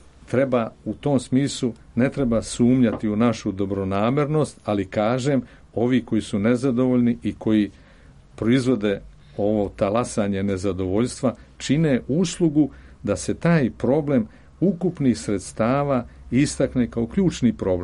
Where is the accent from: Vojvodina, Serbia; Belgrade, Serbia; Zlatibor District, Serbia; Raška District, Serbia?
Vojvodina, Serbia; Zrenjanin; Ja dolazim iz Zrenjanina.